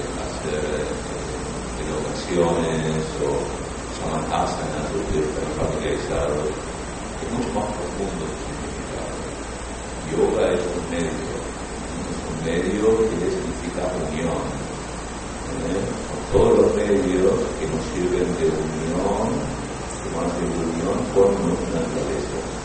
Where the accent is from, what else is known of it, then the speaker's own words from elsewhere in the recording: Buenos Aires, Argentina; now in California, United States; hace 10 años prácticamente vivo en Estados Unidos. Soy argentino, me crié en Buenos Aires y conocí todo esto desde muy chico.